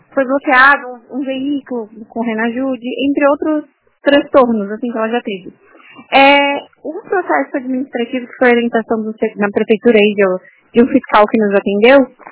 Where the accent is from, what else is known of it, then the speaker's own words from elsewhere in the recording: Florianópolis, Santa Catarina, Brazil; Eu sou de Florianópolis, os ingleses